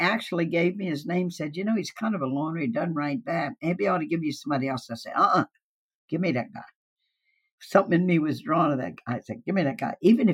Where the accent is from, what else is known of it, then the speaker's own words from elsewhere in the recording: Baton Rouge, Louisiana, United States; when I grew up in the Jim Crow days in Baton Rouge, I only knew black people as our servants.